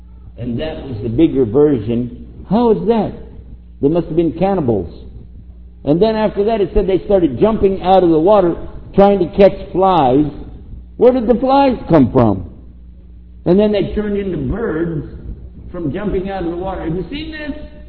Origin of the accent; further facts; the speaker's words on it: Washington, District of Columbia, United States; Kind of like, I'm from Washington, D.C. We get a lot of hot air over there, especially election time.